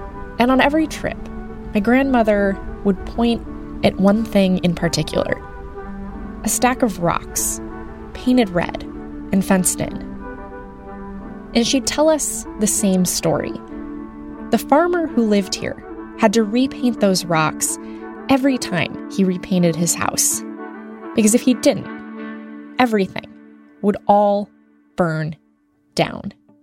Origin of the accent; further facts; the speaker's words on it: United States; I grew up in the United States, but my mom is from Sweden.